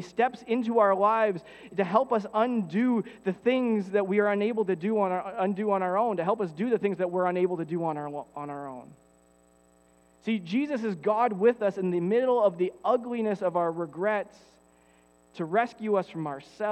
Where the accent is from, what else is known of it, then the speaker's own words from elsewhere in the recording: Canada; over the last year, as a Canadian society, we have been reminded yet again about the lasting legacy of the residential school system here in Canada. For sure, this is a legacy of regret and shame for all of us as Canadians